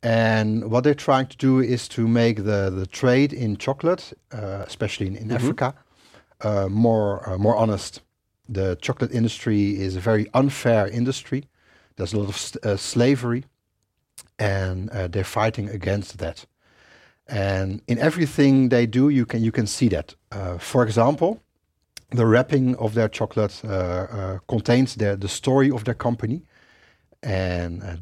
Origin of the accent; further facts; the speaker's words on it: Rotterdam, South Holland, Netherlands; the Eye Hospital in Rotterdam, my hometown.